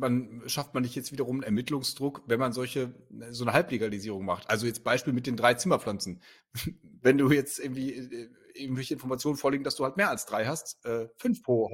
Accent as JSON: {"language": "German", "region": "Berlin", "country": "Germany", "said": "Also wir als Berliner, wir kennen ja"}